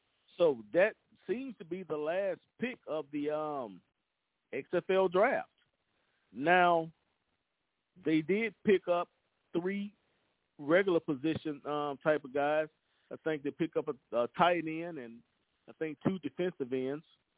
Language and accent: English; Louisiana, United States; I'm from Louisiana, so congratulations to my Louisiana State brother